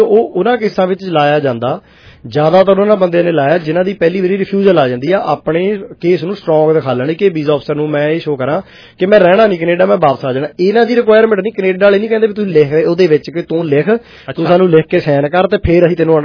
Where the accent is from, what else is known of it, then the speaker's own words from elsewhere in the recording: Nawanshahr, Punjab, India; ਮੈਂ ਨਵੇਂ ਸ਼ਹਿਰ ਤੋਂ ਆ, ਸਾਡੇ ਸ਼ਹਿਰ ਦੇ ਵੀ ਇੱਕ ਦੋ ਹੈਗੇ ਨੇ